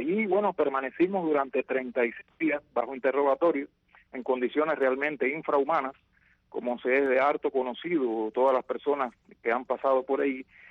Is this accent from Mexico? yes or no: no; Cuba; moved away; salí de Cuba con la condición de que me iban a dejar regresar, como nos dieron la oportunidad a los que determinamos quedarnos aquí.